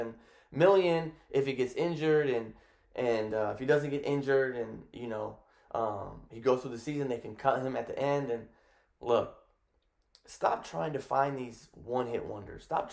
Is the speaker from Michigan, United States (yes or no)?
yes; Detroit, Michigan, United States; I mean, I'm from Detroit, Michigan.